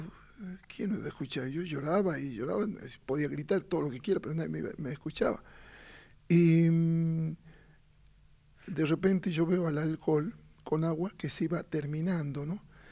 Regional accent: Jujuy, Argentina; como buen colla

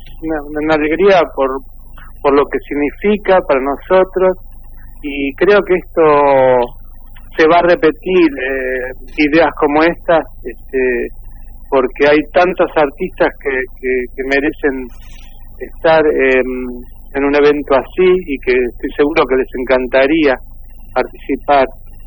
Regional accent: Buenos Aires, Argentina; Soy de Buenos Aires

